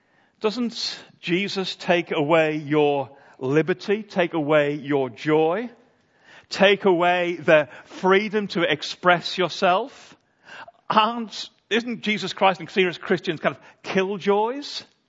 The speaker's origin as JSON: {"language": "English", "town": "Egremont", "region": "North West England", "country": "United Kingdom", "tie": "born or raised there", "said": "You will see some signs to my hometown. For reasons I've never fully understood, they built a bypass around it. And so you can scoot round now, but the sign is there, Egremont, historic market town."}